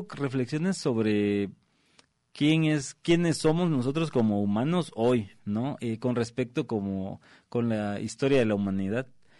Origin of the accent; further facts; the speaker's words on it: Chiapas, Mexico; Pues yo vengo desde Chiapas y pues llegar a una ciudad grande y mostrar mi trabajo